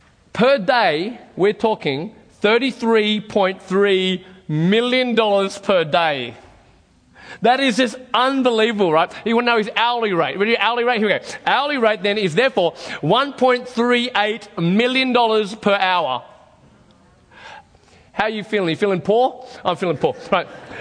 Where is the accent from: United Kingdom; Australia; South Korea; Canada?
Australia; Where are you from? I said, Australia. Oh, I like people from Australia, my favorite people.